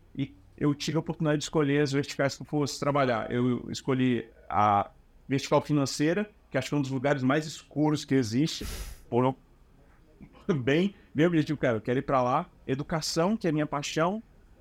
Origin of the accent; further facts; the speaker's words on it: Rio de Janeiro, Brazil; born there; Bom, eu nasci no Rio de Janeiro, na favela aí do Morro do 18, né?